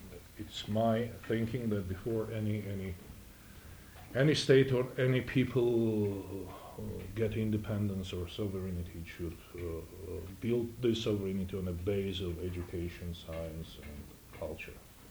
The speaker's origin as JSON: {"language": "English", "country": "Georgia", "tie": "born or raised there", "also_born_or_lived": "Moscow, Russia", "second_language": "English", "moved": "yes", "said": "I'm a Georgian. I was born in Georgia, and my roots are in Georgia, and I spent 25 years in Moscow"}